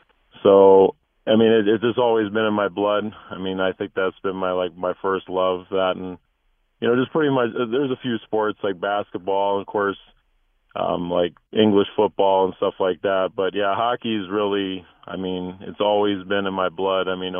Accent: Minnesota, United States; also born or lived in California; now in Tucson, United States; Okay, so I'm originally from Minnesota, kind of a transplant to California, and then we moved to Tucson in 99. So I've been over here quite a while

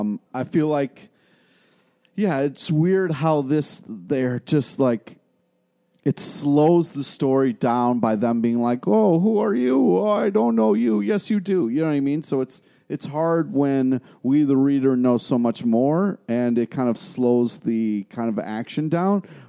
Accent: Rochester, United States; Rochester.

